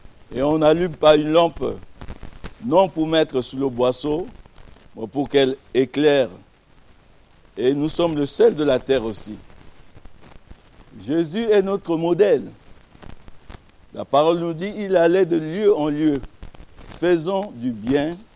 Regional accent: Montpellier, Occitanie, France; donc on vient de Montpellier, je suis pasteur à Montpellier

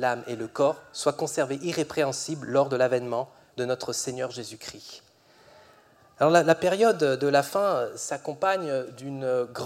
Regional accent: France; c'est tout à fait normal, on est français.

